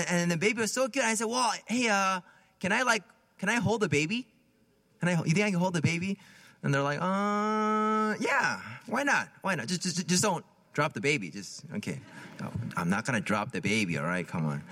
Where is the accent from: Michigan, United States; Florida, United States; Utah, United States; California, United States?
California, United States; Palo Alto; growing up in Palo Alto, and I don't know. It seems like everybody's spoiled up there